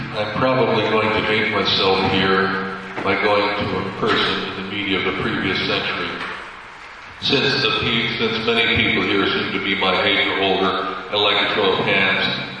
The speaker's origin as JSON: {"language": "English", "town": "Bethlehem", "region": "Pennsylvania", "country": "United States", "tie": "born or raised there", "said": "Well, he spoke there at Bethlehem, Pennsylvania, my hometown, and I asked him what he thought about it."}